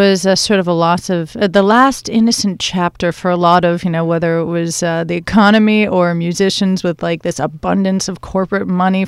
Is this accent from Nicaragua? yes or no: no; Canada; So I am grateful as a Canadian who was raised in very much independent arts